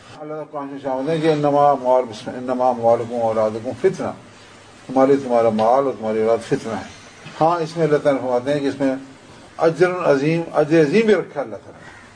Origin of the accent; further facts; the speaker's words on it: Sialkot, Punjab, Pakistan; ابھی بھی آپ دیکھ لو, جو میں بچپن میں سیالکوٹ گزرا ہے, سیالکوٹ کے پرانے لوگ سارے بیٹھے ہیں